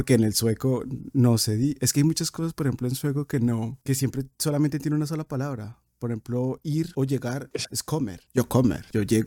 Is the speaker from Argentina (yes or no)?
no; Colombia; como decimos también coloquialmente en Colombia, se pasan por la galleta la Real Academia de la Lengua.